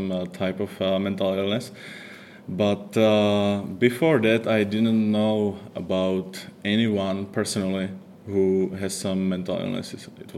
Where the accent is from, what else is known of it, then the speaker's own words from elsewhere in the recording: Brno, South Moravian Region, Czechia; English is a second language; I came from Czech Republic, from Brno